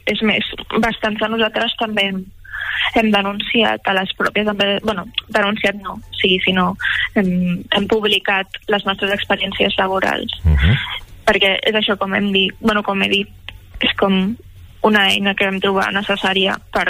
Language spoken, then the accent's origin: Catalan; Catalonia, Spain; som tots del Baix Empordà, i la majoria doncs tenim entre 18 i 25 anys i som estudiants.